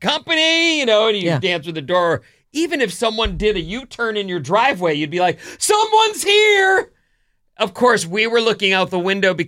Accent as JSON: {"language": "English", "town": "Irvine", "region": "California", "country": "United States", "tie": "born or raised there", "said": "This is a weird one because I grew up in Orange County."}